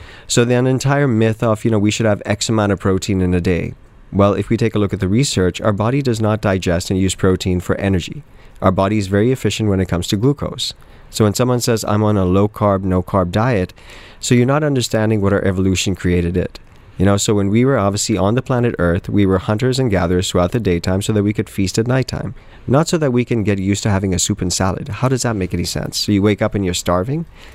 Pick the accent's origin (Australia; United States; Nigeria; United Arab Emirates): United Arab Emirates; Dubai; since growing up in Dubai, I've always really enjoyed the heat.